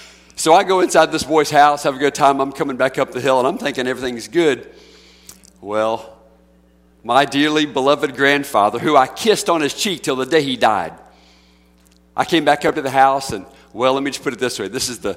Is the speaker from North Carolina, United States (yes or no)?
yes; Charlotte, North Carolina, United States; Now, I grew up in Charlotte, North Carolina, and they took a bunch of kids on this big old bus, and they did this a few different summers.